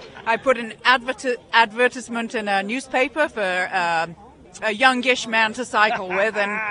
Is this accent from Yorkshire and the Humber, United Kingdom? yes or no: yes; Cleethorpes, Yorkshire and the Humber, United Kingdom; moved away as an adult; also born or lived in Sheffield; now in California, United States; My mother was brought up here. I was brought up in Cleethorpes, but went to university in Sheffield. And about 30 years ago, to cut a long story short, I moved to California